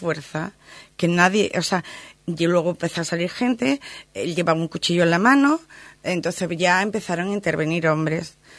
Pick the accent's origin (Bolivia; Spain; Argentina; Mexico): Spain; En razas, pues todos somos españoles. Y además, los dos somos del mismo sitio.